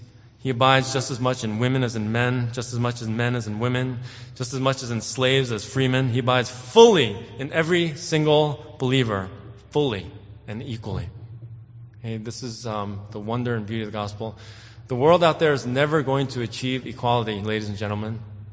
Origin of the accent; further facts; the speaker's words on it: East Coast, United States; growing up on the East Coast and in neighborhoods that I was the single Asian person.